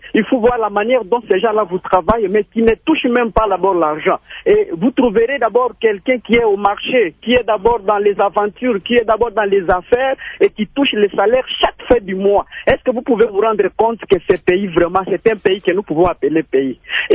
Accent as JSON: {"language": "French", "country": "DR Congo", "said": "Monsieur Pierrot, je vous dis que nous n'aimons pas ce pays. Nous sommes vraiment des Congolais."}